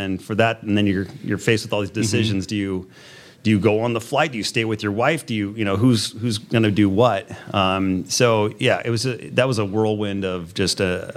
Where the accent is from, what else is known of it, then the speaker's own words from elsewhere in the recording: Chico, California, United States; Yeah, I grew up in Chico. It was a party town.